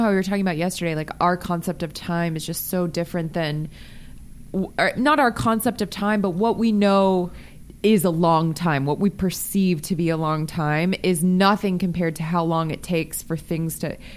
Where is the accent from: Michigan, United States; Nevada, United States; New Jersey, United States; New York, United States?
Nevada, United States; Las Vegas; But also, I think growing up in Vegas, we were the place where people went to place bets on the sports teams.